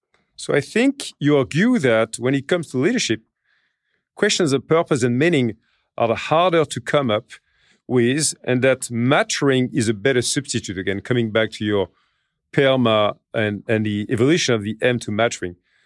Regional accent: France; English is a second language; In my home country, in France

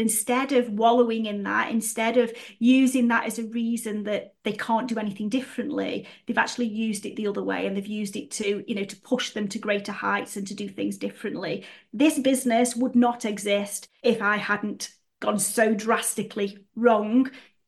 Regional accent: West Midlands, United Kingdom; accent: Stokey; my accent. I've got a Stokey accent, which, you know, hey, I say book instead of book, you know, but that's just me and that's just the way I am.

